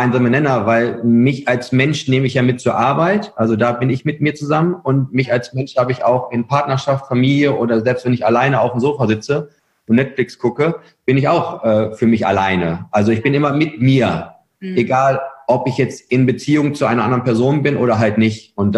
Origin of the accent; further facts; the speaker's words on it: Herford, North Rhine-Westphalia, Germany; ich bin aktuell 37 Jahre. bin Ostwestfale durch und durch. Ja. Also ich komme aus Herford